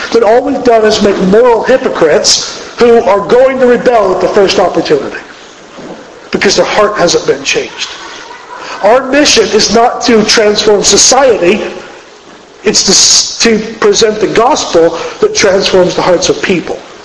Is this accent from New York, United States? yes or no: no; Alabama, United States; A word growing up, where I grew up in Alabama, is redneck, right?